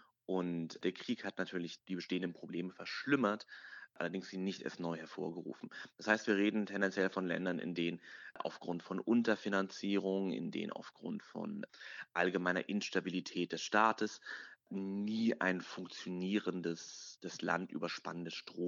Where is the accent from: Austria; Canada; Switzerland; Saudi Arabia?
Saudi Arabia; German is a second language; now in Germany; Und wir sind beide aus der Region. Ich selber bin aus Saudi-Arabien ursprünglich.